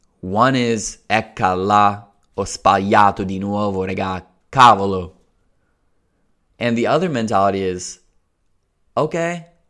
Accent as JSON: {"language": "English", "country": "United States", "said": "And by the way, I am American, so you can trust that I'm speaking a very nice, proper, standard English."}